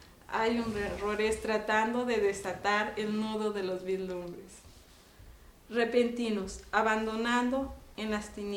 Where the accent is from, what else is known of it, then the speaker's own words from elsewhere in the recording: Mexico; siendo mexicana yo no conocía esos escritores, esos poetas, porque pues, nosotros crecimos en México, ¿verdad?